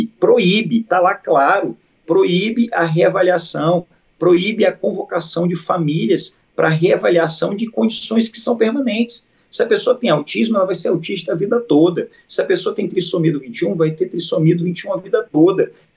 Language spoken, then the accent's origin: Portuguese; Maranhão, Brazil; Só no estado do Maranhão, como eu disse, que é o estado de onde eu venho